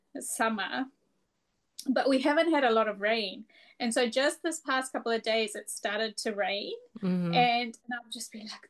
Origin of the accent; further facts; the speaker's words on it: Fiji; born there; I was born in Fiji, and I remember the sound of, there's a lot of tin roofs there